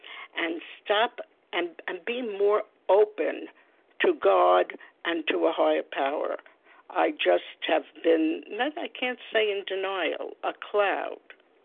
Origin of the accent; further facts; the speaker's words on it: New York, United States; from New York.